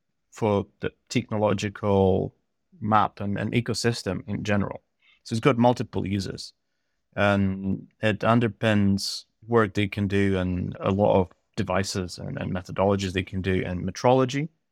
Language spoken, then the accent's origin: English; Ukraine; also born or lived in Kyiv, Ukraine; So I did a degree in applied physics in Kyiv. So I'm originally from Ukraine.